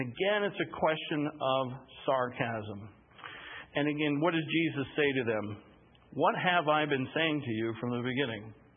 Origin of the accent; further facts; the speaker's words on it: Ireland; I'm an Irishman.